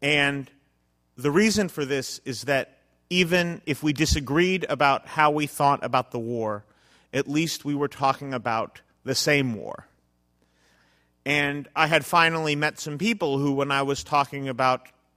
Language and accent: English; San Francisco, California, United States; I'm from San Francisco